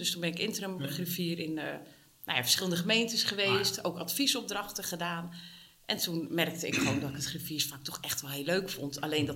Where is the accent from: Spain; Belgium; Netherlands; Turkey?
Netherlands; Putten, Gelderland; also born or lived in Zwolle; En ik ben geboren in Zwolle. En van daaruit meerdere keren verhuisd. Uiteindelijk in Putten langere tijd gewoond in mijn jeugd.